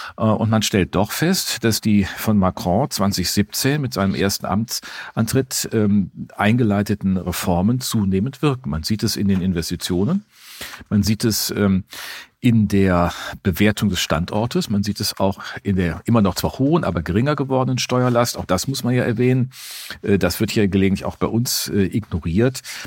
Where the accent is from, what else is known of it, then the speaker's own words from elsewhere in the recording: Germany; bei uns in Deutschland